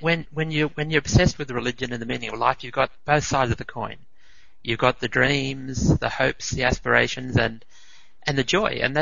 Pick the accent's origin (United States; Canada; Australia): Australia; also born or lived in Switzerland; Well, I was born in Switzerland, came to Australia as a very baby, grew up 5 minutes walk from the beach in a lovely rural suburb